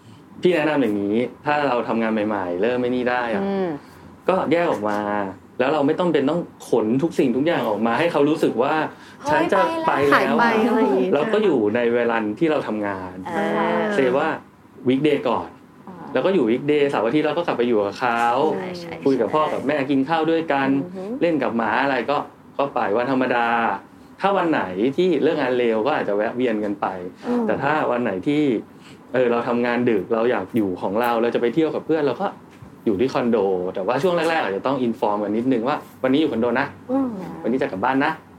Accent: Chonburi, Thailand; moved away; also born or lived in Bangkok; พี่บ้านพี่อยู่ชลบุรีก็เข้ามาเรียนพออยู่จุฬาแล้วประมาณสักปี2ก็มาอยู่คอนโดใกล้ๆแล้ว

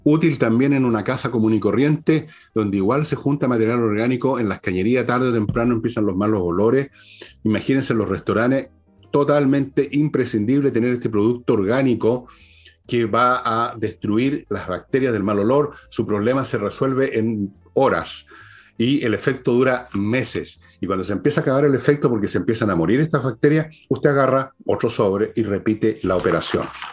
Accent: Chile; aquí estamos hablando de como chilenos que viven en la zona centro del país

